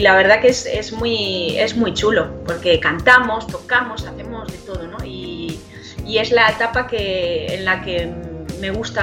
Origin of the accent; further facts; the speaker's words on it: Canary Islands, Spain; accent: Canarian; now in Barcelona, Spain; como hemos estado viviendo en Barcelona, en fin, sí, he perdido totalmente el acento, pero es verdad que lo recupero, ¿eh? Cuando estoy allá en el estudio me vuelvo muy canaria, muy canaria.